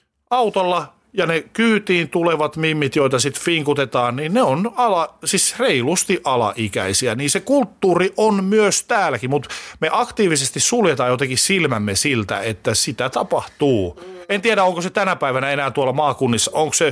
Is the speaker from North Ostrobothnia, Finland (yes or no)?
yes; Oulu, North Ostrobothnia, Finland; Pohjois-Suomessa, Oulussa, mistä mä kotoisin